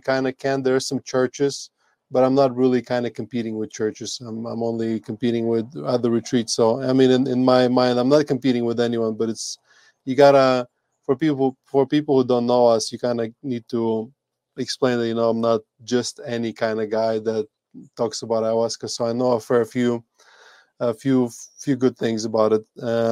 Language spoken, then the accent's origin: English; Latvia; now in Colombia; I'm originally from Latvia. That's in Northeast Europe. I've been living in Colombia for 8 years.